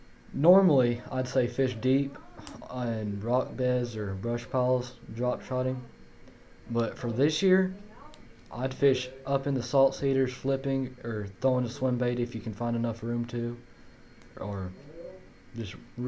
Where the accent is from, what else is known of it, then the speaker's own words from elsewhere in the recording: San Angelo, Texas, United States; I'm from San Angelo, Texas.